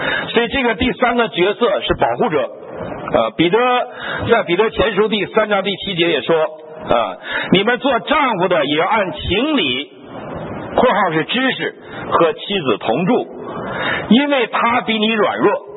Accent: China

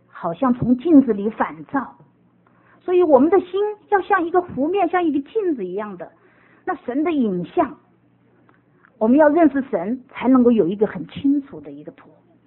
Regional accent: Minnesota, United States; 我就想到这个时候我是从明尼苏达来的哈

